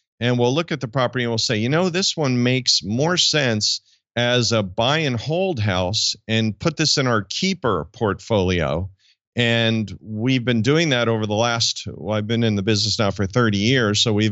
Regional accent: New Jersey, United States; So you're in Manhattan. I grew up in Jersey.

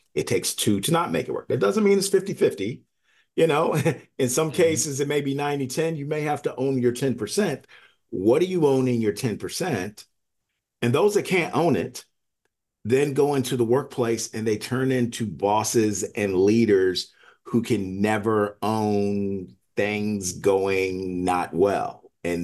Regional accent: Washington, District of Columbia, United States; I live in Washington, D.C. I grew up in the Washington, D.C. area. My friends go back to elementary school, right?

